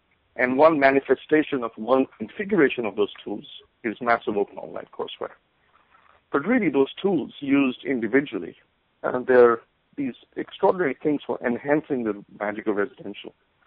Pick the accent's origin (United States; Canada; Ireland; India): India; When I was growing up in India